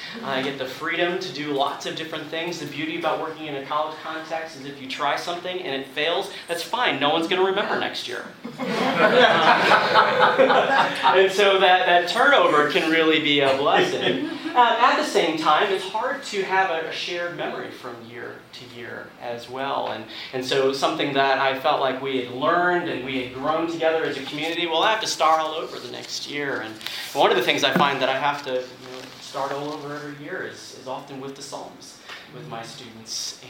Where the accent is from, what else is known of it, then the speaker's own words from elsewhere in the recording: Ohio, United States; I had spent some time in my home state of Ohio over the summer